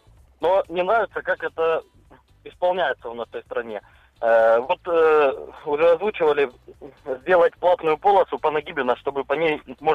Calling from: Rostov-on-Don, Rostov Oblast, Russia; Ростов-на-Дону.

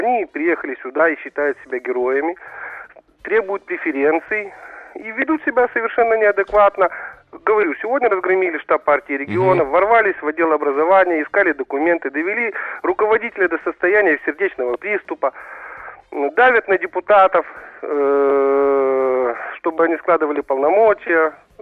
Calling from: Balta, Odesa Oblast, Ukraine; это Балта Одесской области. Север Одесской области, ага. Ближе к Виннице.

